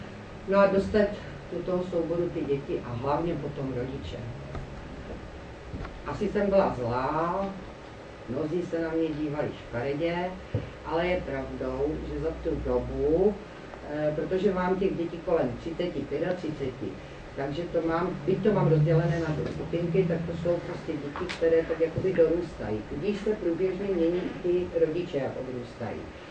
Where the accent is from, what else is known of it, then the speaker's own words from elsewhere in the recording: Orlová, Moravian-Silesian Region, Czechia; Pocházím z Těšínského Srsta z Orlové. A Orlová je velmi specifická.